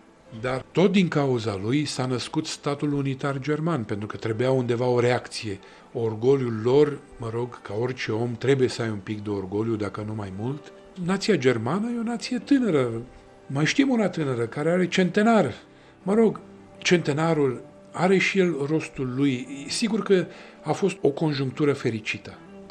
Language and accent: Romanian; Romania; pe mine scrie, sunt român. Ce aș putea eu să fiu altceva? Cultura mea, la bază, este românească. Profesorii mei au fost români.